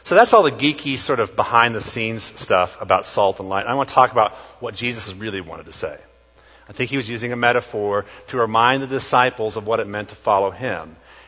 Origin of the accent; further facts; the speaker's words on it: United States; my nation is so awesome, I'm kind of owed something because I'm an American.